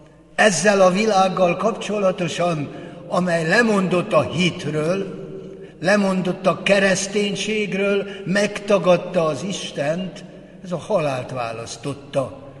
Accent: Hungary; mivel magyarok vagyunk

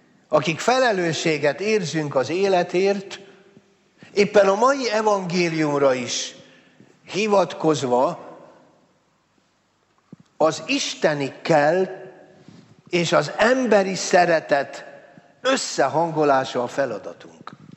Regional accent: Győr, Győr-Moson-Sopron, Hungary; Végtelenül szégyeltem magam győri lévén

